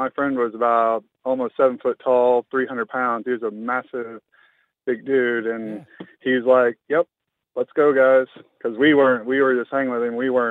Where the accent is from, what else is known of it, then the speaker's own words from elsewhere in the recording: United States; moved away; Actually, I grew up in the States, so I had a friend who was the local leader of a pretty serious gang.